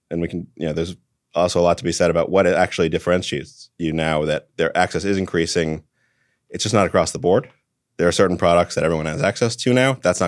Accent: San Francisco, California, United States; I grew up in San Francisco, coming of age during the dot-com boom and bust.

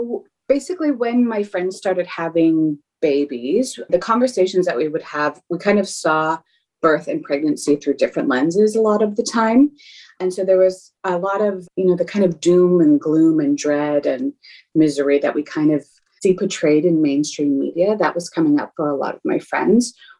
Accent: Canada; accent: Canadian; moved away as an adult; now in Los Angeles, United States; Just about 4 years now. So long enough that I can hear my Canadian accent.

